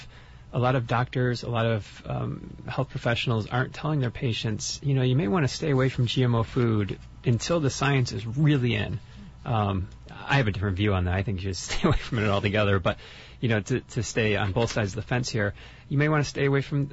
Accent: Detroit, Michigan, United States; moved away as an adult; I'm a transplant from Metro Detroit. And before I left, I told my parents

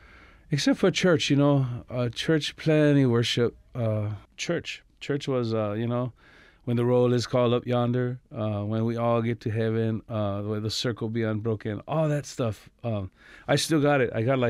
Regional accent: Planada, California, United States; I grew up in the San Joaquin Valley, Central California, in a place called Planada

